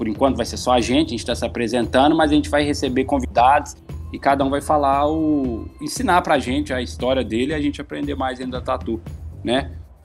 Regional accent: Belo Horizonte, Minas Gerais, Brazil; eu sou tatuador, sou daqui de BH.

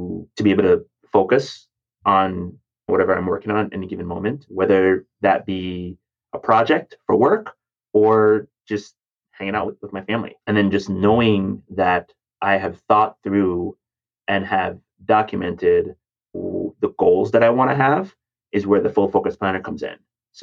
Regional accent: Jamaica; I grew up in Jamaica, kind of saw what it looks like to have a family run business

